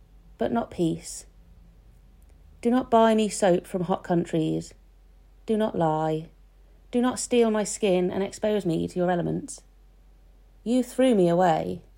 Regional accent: Norwich, East of England, United Kingdom; and I'm from Norwich.

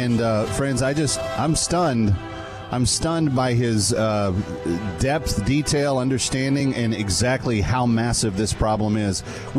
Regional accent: Fort Worth, Texas, United States; Well, I grew up west side of Fort Worth.

